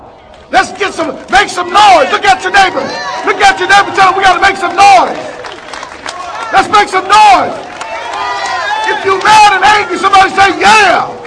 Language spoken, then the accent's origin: English; United States; I was born and raised in America, but I'm from Samoa.